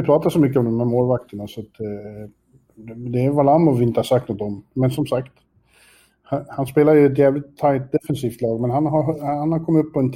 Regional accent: Sweden; Och den är ju färgad av att jag är svensk då.

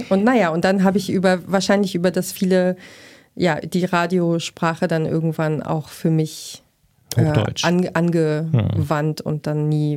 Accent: Berlin, Germany; Ich bin ursprünglich aus Berlin. Und das ist dann aber, also der Dialekt ist dann, glaube ich, irgendwann verloren gegangen über die vielen Umzüge und Neuanfänge und Wohnungswechsel und so.

